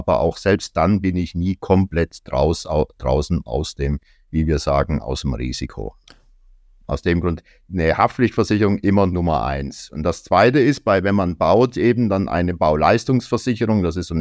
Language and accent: German; Stuttgart, Baden-Württemberg, Germany; now in Berlin, Germany; obwohl ich jetzt in Berlin wohne, bin ich ja ursprünglich aus Stuttgart